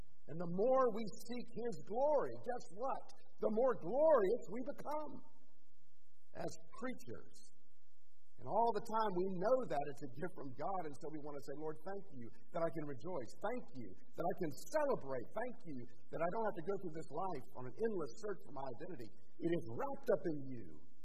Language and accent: English; United States; as an American, as somebody who's very practical, and as Americans, we tend to be more pragmatic.